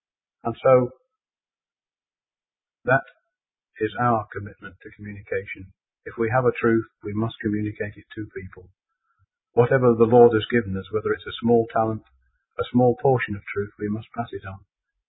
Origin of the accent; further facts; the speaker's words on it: Aberdeen, Scotland, United Kingdom; One of the reasons I'm down here from Aberdeen is I came down here to see an exhibition